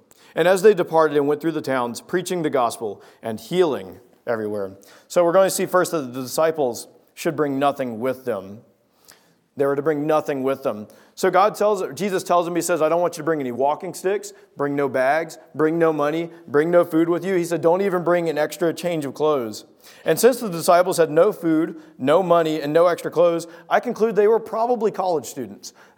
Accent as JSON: {"language": "English", "region": "Southern US", "country": "United States", "tie": "born or raised there", "said": "I grew up in the South, and in some areas of the South, superstition is very much a real thing."}